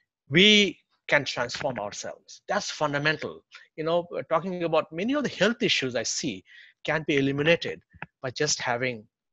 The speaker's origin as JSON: {"language": "English", "country": "India", "said": "Like, I come from India originally."}